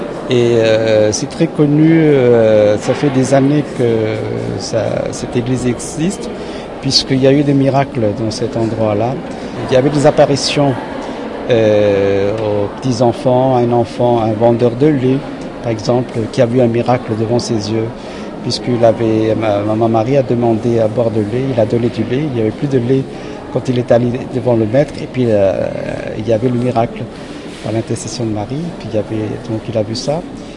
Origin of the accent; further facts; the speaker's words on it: Pondicherry, Puducherry, India; moved away as an adult; now in France; Je suis de Pondichéry. Je suis arrivé ici en 88 pour travailler.